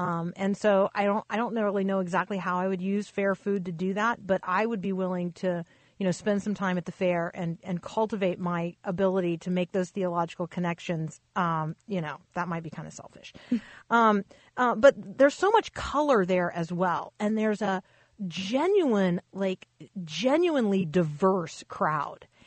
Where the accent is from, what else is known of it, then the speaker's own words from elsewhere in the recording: Florida, United States; I grew up in Florida, and the state fair was fun